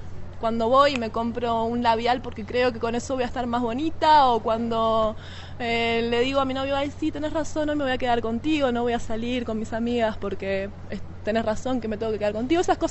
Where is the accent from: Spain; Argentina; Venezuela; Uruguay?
Uruguay; vengo de Uruguay.